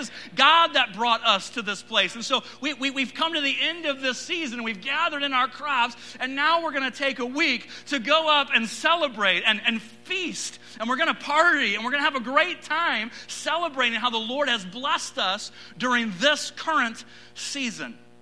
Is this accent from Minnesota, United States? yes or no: no; Lancaster, California, United States; now in Yuma, United States; I'm from Lancaster, California. We had hot and windy. And in Yuma, Arizona, we have hot and hotter, okay?